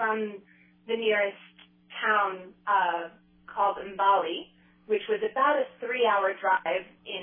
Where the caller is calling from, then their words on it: Idaho Falls, Idaho, United States; Yes, I'm calling from Idaho Falls, Idaho.